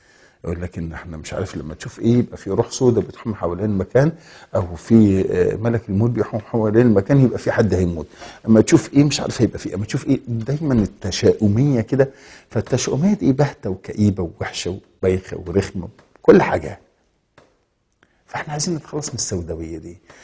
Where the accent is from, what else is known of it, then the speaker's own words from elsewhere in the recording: Egypt; في الشعب المصري ككل، او فينا كمصريين كلنا